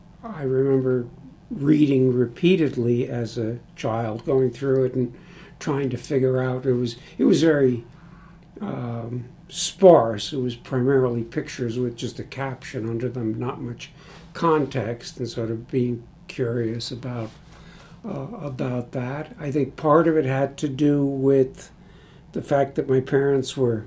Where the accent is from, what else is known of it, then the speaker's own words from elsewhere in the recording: New York, United States; I mean, growing up in New York, you were either naturally a Yankees fan, a Giants fan, or a Brooklyn Dodger fan